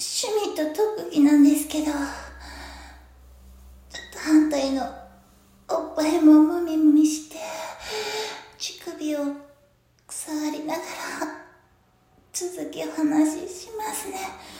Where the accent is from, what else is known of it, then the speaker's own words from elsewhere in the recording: Kyushu, Japan; 私の出身地は九州です。